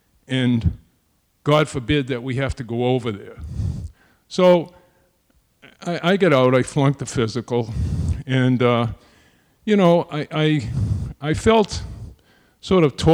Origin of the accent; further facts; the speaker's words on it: Waltham, Massachusetts, United States; I came from Waltham, which is for the most part a blue-collar town, so we had a lot of people that went overseas.